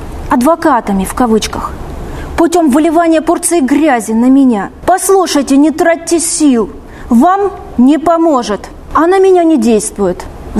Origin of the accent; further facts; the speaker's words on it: Crimea, Ukraine; Поскольку я крымчанка